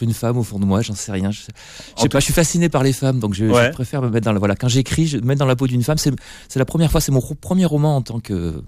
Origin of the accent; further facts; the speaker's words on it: Rodez, Occitanie, France; Moi, je suis de Rodez